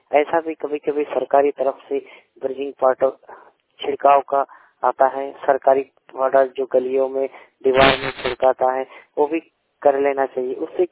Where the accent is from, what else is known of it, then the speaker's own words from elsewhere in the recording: Bango, Jharkhand, India; मैं पूर्वी सिंहभूम क्षेत्र के पोटका प्रखंड की बांगो गांव का रहने वाला हूं।